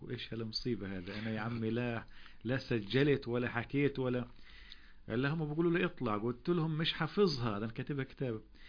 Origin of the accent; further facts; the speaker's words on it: Palestine; يعني اليوم الكلمة والصوت والصورة هي الرسالة في حياتنا إحنا كفلسطينيين